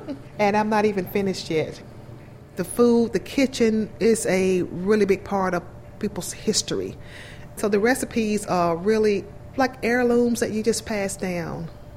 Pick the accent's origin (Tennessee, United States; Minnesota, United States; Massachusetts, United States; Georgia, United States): Georgia, United States; Atlanta; I grew up right here in Atlanta, Georgia, around some great bakers.